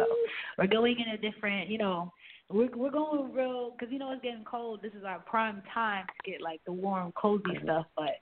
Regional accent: Brooklyn, New York, United States; I am from Brooklyn, New York

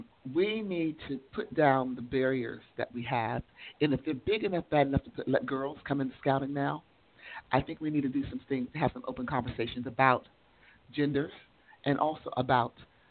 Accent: Hubbard, United States; I'm from Hubbard.

